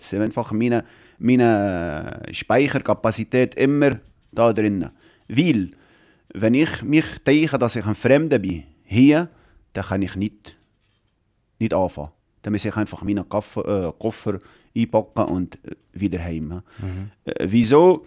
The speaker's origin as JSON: {"language": "German", "country": "Tunisia", "tie": "born or raised there", "second_language": "German", "lives_now": "Switzerland", "said": "Aufgewachsen bin ich in Tunesien, jetzt fühle ich mich hier daheim."}